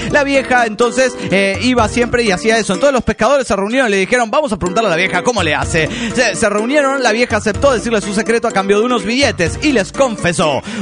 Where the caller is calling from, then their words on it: Los Cabos, Baja California Sur, Mexico; de Los Cabos, Baja California Sur.